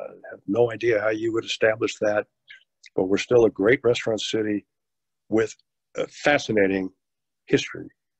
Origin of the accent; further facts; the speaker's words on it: San Francisco, California, United States; I grew up in North Beach, it was clearly that in San Francisco.